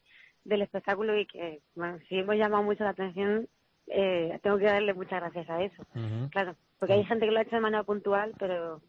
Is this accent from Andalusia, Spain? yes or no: no; Castilla-La Mancha, Spain; accent: manchego; yo creo que soy muy manchega hablando también.